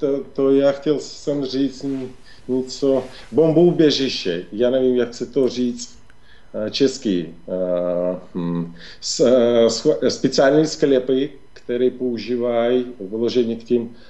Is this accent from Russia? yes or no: yes; Russia; also born or lived in Prague; now in Sevastopol; Já jsem Rus, který žil leta Litovci v Praze. Pak jsem přistěhoval nebo se vrátil do Ruska.